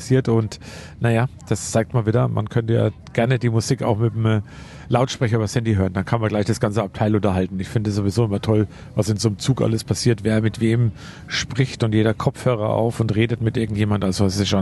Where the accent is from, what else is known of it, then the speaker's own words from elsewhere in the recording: Neuses, Germany; alter Metzger aus Neusses, wo ich herkomme